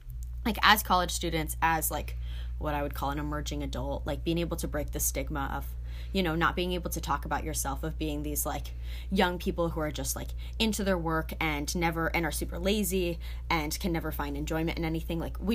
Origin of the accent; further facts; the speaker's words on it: Midwest, United States; we're from the Midwest, we're both religious